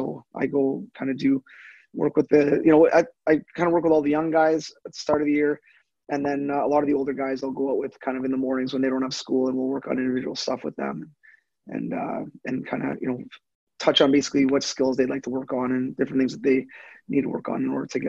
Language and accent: English; Sudbury, Ontario, Canada; I'm from Sudbury, Ontario, so kind of a northern town, probably 3-4 hours from Toronto, so just straight north of Toronto.